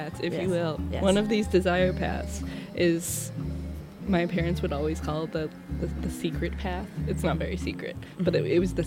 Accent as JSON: {"language": "English", "region": "Massachusetts", "country": "United States", "tie": "born or raised there", "said": "But it is in Massachusetts."}